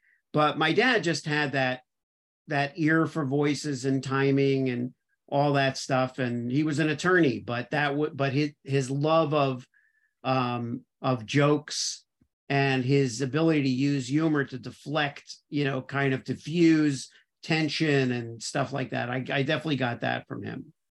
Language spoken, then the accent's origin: English; Miami Beach, Florida, United States; Okay, well, growing up in Miami Beach was kind of idyllic. In the sense that I didn't know anything else.